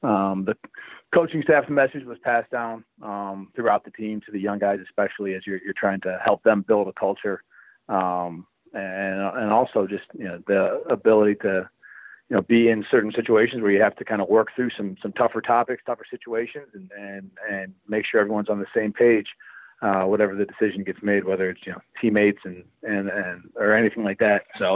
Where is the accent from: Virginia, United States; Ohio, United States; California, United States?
Ohio, United States; it is part of the culture growing up in Northeast Ohio.